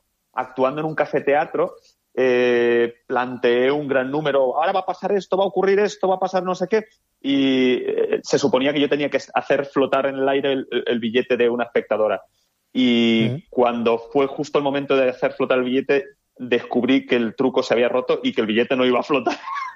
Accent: Petrer, Valencian Community, Spain; Sí, nosotros somos de Petrer

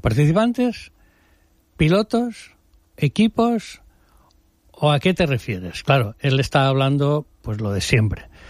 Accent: Valencian Community, Spain; llegamos a la provincia de Alicante, normalmente la climatología, aunque llueva, es buena, no es de frío, aunque sea noviembre. La restauración, yo pienso que mi terreta es de las mejores

